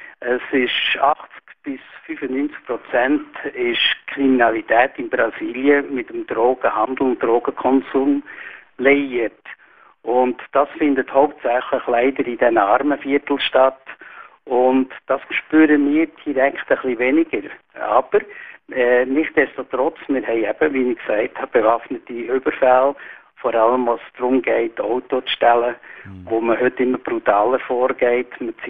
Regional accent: Switzerland; Und als Schweizer habe ich eben gelernt, dass in einer Demokratie nur funktionieren kann.

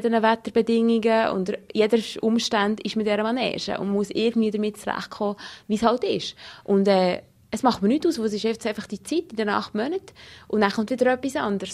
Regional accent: Switzerland; Also als Schweizer vor allem, die denken immer an die chinesischen Artistinnen oder die Mongolinnen.

